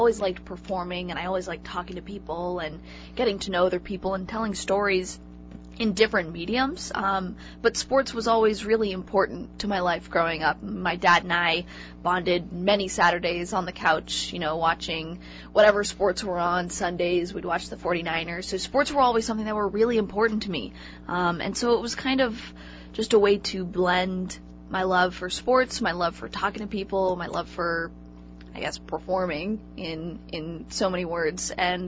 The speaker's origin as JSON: {"language": "English", "town": "Ventura", "region": "California", "country": "United States", "tie": "born or raised there", "said": "I grew up in Southern California in Ventura. It's just outside of Santa Barbara on the beach. Great place to grow up there."}